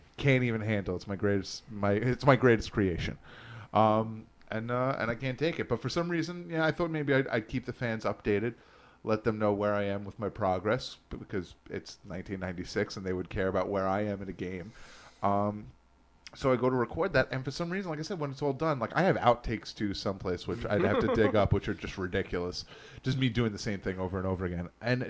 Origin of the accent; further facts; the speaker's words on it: England, United Kingdom; And I love being English when I talk about it.